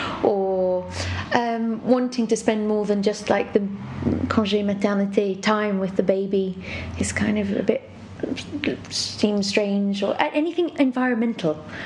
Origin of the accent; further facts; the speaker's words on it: England, United Kingdom; now in France; And definitely living abroad, being English and being pregnant in France, there's like quite a lot of cultural differences, which are quite funny.